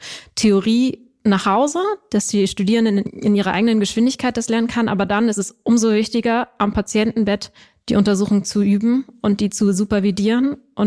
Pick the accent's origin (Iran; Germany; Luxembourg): Germany; Kiel, Schleswig-Holstein; ich komme aus Kiel